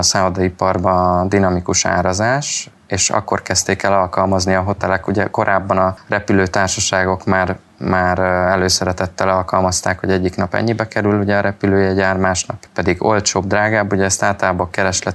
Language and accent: Hungarian; Pest, Hungary; mivel 4 éves koromtól a Lepencei strandon nőttem fel